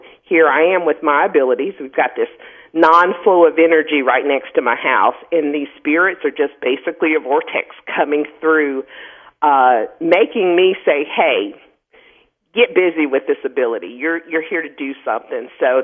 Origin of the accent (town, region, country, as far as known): Pensacola, Florida, United States; born there